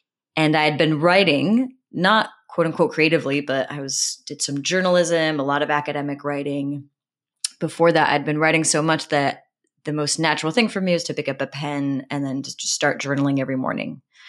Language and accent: English; France; English is a second language; at least when I was growing up in French education, there is no such thing as creative writing classes.